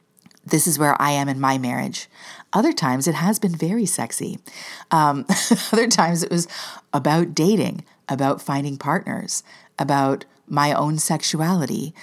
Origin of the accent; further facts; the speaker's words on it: Canada; like, am I like this? Like, not just as a Canadian, keep calm and be passionate.